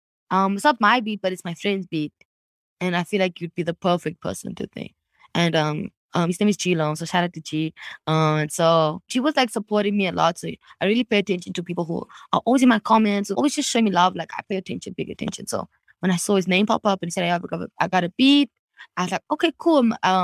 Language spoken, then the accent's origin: English; Johannesburg, Gauteng, South Africa; born or raised there